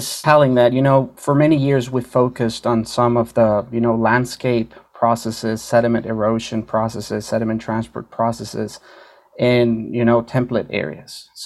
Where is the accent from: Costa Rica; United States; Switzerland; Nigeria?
Costa Rica; moved away as an adult; I'm from Costa Rica. I've been living abroad for 14 years now